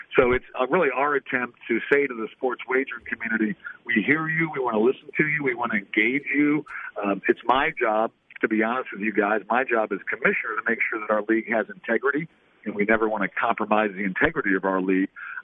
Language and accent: English; Cleveland, Ohio, United States; I grew up in Cleveland.